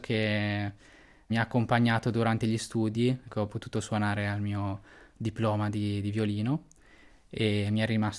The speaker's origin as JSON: {"language": "Italian", "region": "Trentino-Alto Adige", "country": "Italy", "said": "appunto da trentino, da buon trentino ho praticato lo sci da piccolo"}